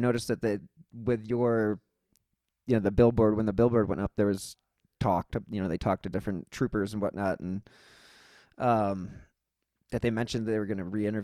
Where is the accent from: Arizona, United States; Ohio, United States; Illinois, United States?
Ohio, United States; Cleveland; Yeah, I'm from Cleveland, so.